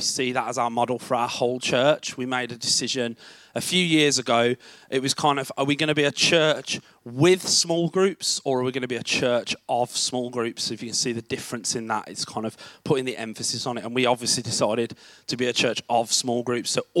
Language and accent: English; Birmingham, West Midlands, United Kingdom; accent: Birmingham; As you can tell from my accent, I am from Birmingham, and it's Birmingham, not the Black Country. They're very different places.